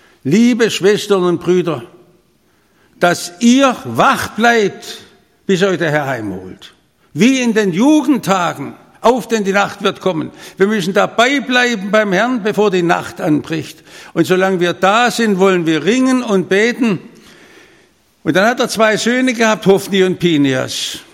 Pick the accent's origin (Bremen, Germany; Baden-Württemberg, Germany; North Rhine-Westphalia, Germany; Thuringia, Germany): Baden-Württemberg, Germany; Stuttgart; ich bin in Stuttgart aufgewachsen.